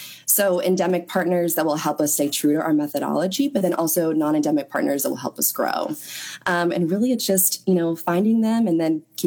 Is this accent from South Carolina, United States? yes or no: no; Houston, Texas, United States; also born or lived in New York; I was born in New York, raised in Houston, and they moved to Memphis about 4 years ago.